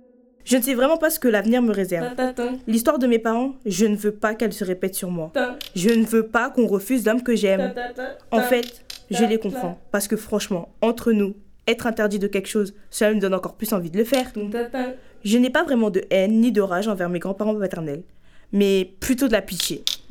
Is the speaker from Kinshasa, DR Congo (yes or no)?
yes; Kinshasa, DR Congo; J'ai grandi au Congo, à Kinshasa plus précisément, avec mes deux parents côte à côte.